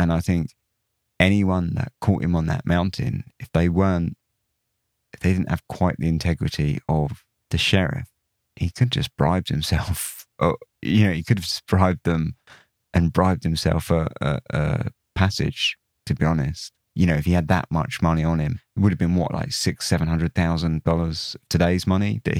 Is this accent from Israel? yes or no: no; England, United Kingdom; obviously, being English, you might sort of say, no, you're talking nonsense, Ben.